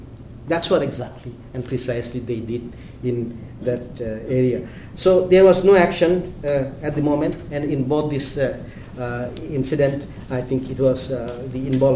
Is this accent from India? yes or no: yes; India; If I am to speak as an Indian, of course, you know, I mean, we are shamed by what the peacekeepers do, as much as the government of India.